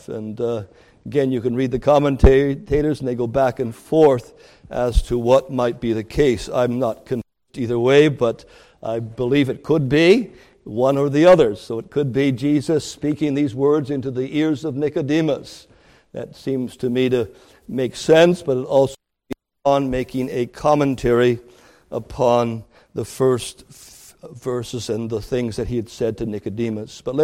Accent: Canada; Growing up in Canada

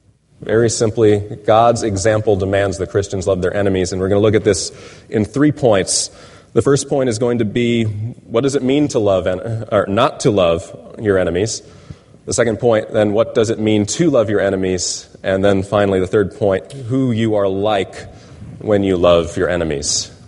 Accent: Florida, United States; some of the votes being counted in Florida, my home state.

